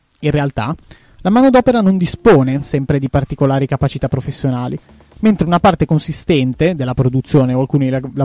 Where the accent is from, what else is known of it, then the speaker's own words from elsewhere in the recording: China; now in Italy; Poi quando gli italiani capivano che sono cinese, mi dicevano: no, no, aspetta, è la metà.